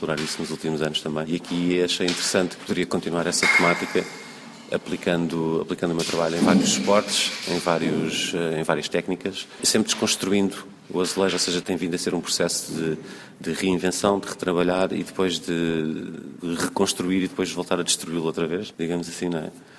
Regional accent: Portugal; Como português pensei, bom, as fachadas dos edifícios são azulejos. Em Lisboa, em Portugal, é uma coisa muito comum

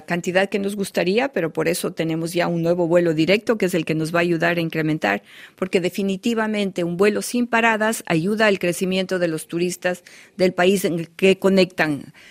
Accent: Ecuador; estamos conscientes como gobierno y como ciudadanos ecuatorianos de que las Islas Galápagos no son nuestras

